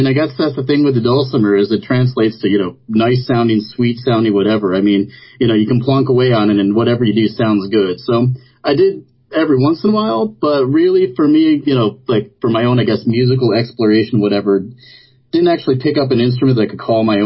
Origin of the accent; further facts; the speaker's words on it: New York, United States; so I didn't grow up in Ithaca. I grew up in the Hudson Valley at a time before the internet